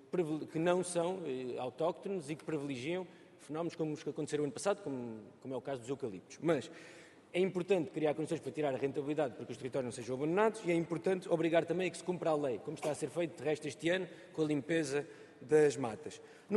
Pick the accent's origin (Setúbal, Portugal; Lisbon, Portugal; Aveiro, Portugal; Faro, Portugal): Setúbal, Portugal; Alcácer do Sal; Eu sou do distrito de Setúbal, por exemplo, em Alcácer do Sal